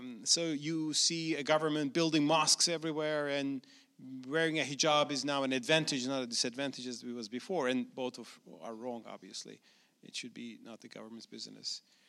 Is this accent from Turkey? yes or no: yes; Turkey; In my home country, Turkey